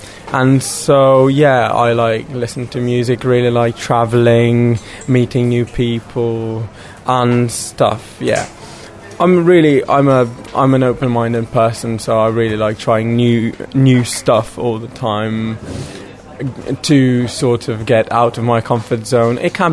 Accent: Slovenia; English is a second language; I'm 19 years old and I'm from Slovenia, so I'm representing Slovenia in this project.

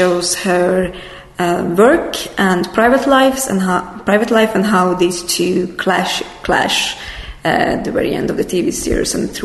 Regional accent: Hungary; English is a second language; now in Sweden; I'm from Hungary, but currently living in Sweden.

